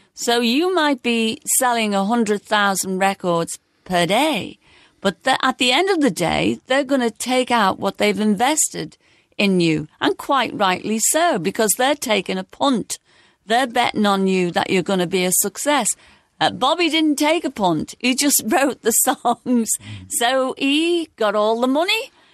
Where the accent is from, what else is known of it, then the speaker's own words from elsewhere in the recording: Liverpool, North West England, United Kingdom; Well, I was brought up on Scotty Road and I lived behind a barber shop, George Murray's, 380 Scotland Road, and next door to a Chinese laundry.